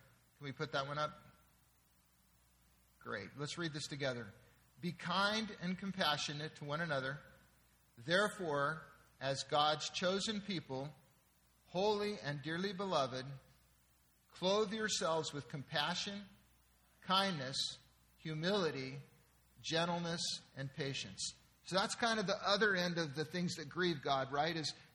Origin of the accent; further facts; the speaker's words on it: San Diego, California, United States; I'll never forget growing up in San Diego, the first time that my dad, who was an attorney, took me down into Mexico to deal with some clients.